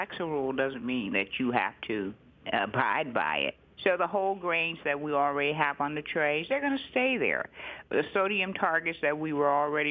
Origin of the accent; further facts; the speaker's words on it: the North, United States; now in Houston, United States; I know I'm from the North and I'm not supposed to be a judge of biscuits